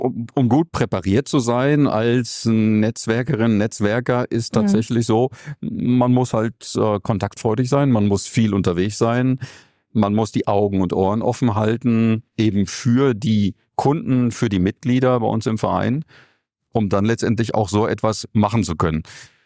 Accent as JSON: {"language": "German", "town": "Paderborn", "region": "North Rhine-Westphalia", "country": "Germany", "said": "Jetzt komme ich natürlich aus Paderborn"}